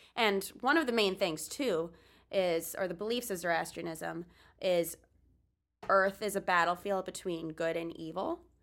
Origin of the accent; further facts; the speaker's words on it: Florida, United States; also born or lived in Wisconsin; even though growing up in Florida and growing up in Wisconsin, there wasn't necessarily a temple nearby